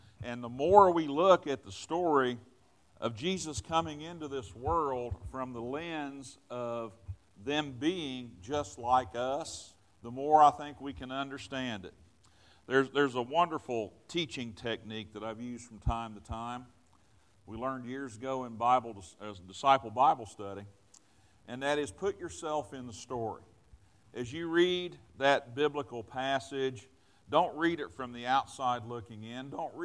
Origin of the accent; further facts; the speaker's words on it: Virginia, United States; born there; I was born in Virginia.